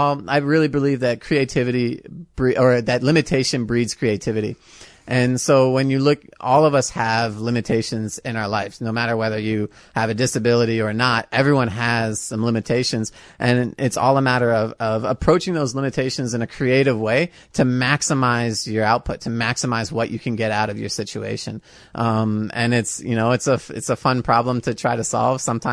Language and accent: English; Virginia, United States; now in Champaign, United States; So I moved from Virginia, from the DC area out here to go to school.